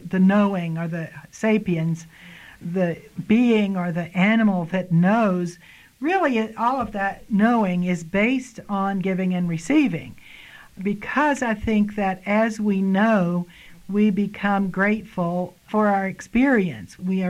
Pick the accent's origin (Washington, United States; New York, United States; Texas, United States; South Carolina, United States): Texas, United States; Corpus Christi; I was born in Corpus Christi, Texas, from a wealthy family, which actually got wealthier as I grew up.